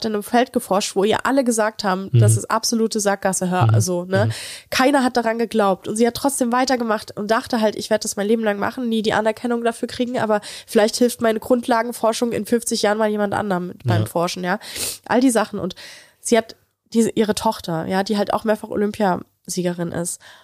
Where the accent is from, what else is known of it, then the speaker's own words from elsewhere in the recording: Bavaria, Germany; ich war den großen Teil meiner Kindheit immer in Franken. In so einem absolut kleinen Kaff mit 63 Einwohnern. Es gab da irgendwie so 10 Häuser oder so.